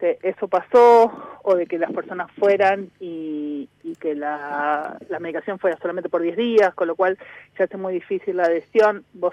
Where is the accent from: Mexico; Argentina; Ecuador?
Argentina